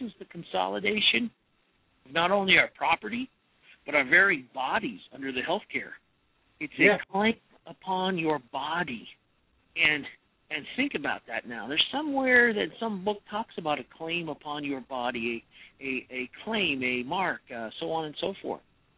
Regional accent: Montana, United States; also born or lived in Alaska; I'm from Montana originally. I grew up there in Alaska.

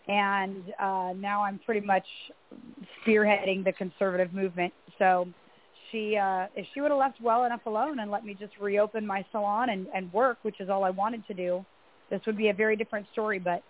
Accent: Oregon, United States; moved away; Well, I'm from Oregon, but I don't live in Oregon now, praise the Lord.

